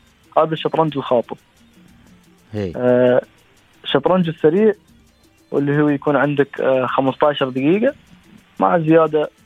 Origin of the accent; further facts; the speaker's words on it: United Arab Emirates; عندنا في الإمارات